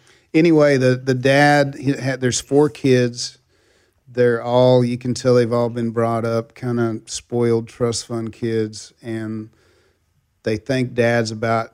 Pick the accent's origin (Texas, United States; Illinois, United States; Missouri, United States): Texas, United States; born or raised there